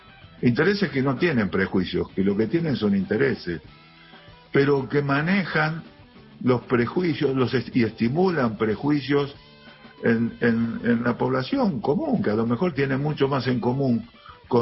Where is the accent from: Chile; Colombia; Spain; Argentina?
Argentina; de lo que somos como argentinos, de lo que hay, del trasfondo sobre el cual hemos crecido